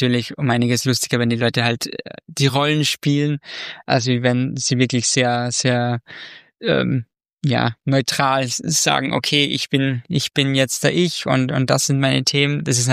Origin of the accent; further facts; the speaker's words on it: Austria; okay, ich bin Österreicher, ja, wir Österreicher haben sehr oft, dass wir uns mit der Deutschland-Variante begnügen müssen bei Spielen.